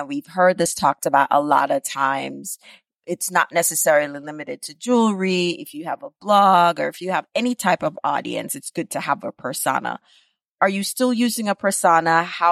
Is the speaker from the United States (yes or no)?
no; Jamaica; I'm Jamaican. And I can get, worst case scenario, the whole of my family to buy out the inventory because they're Jamaican.